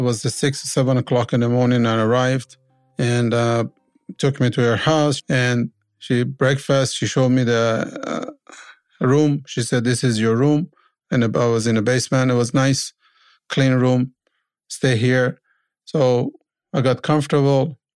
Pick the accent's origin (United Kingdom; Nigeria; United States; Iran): Iran; English is a second language; moved away as an adult; now in Canada; I said, oh, great, because I was a mechanic from Iran, and I thought he found me a job in a mechanic shop.